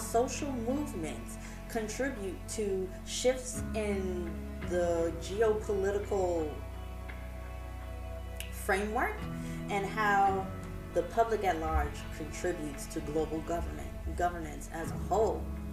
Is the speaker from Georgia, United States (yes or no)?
yes; Atlanta, Georgia, United States; now in New York, United States; I grew up in East Atlanta.